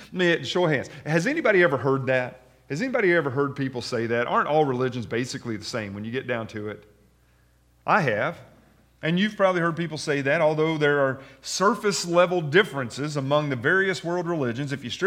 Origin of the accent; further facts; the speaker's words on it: Kentucky, United States; I mean, I'm from Kentucky and I get that, all right?